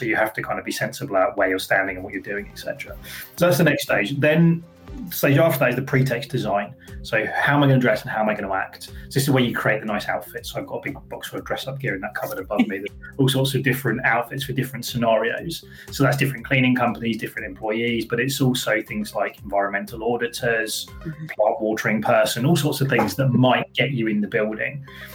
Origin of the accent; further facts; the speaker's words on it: United Kingdom; we're British and we don't really do that very often.